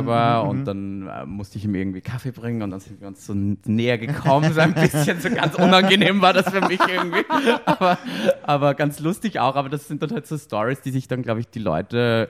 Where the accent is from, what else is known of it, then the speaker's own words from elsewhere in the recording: Austria; now in Berlin, Germany; Ich lebe in Berlin, ich bin aus Österreich, bin 31 Jahre alt